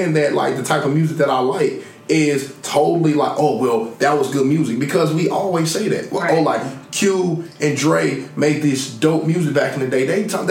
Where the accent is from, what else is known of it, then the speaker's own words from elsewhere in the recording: Texas, United States; I'm from Texas, man. I was sipping that stuff when I was 16.